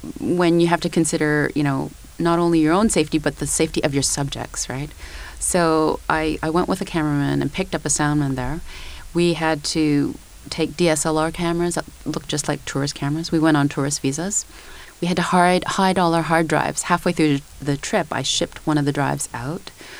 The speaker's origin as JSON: {"language": "English", "country": "Canada", "said": "He talked about how I'm from Canada"}